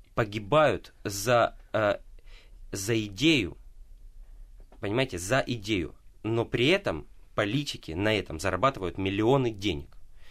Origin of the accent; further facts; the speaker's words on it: Donetsk Oblast, Ukraine; also born or lived in Russia; now in Kyiv, Ukraine; Я сам родился в России, вырос в Донецкой области, живу уже много лет в Киеве.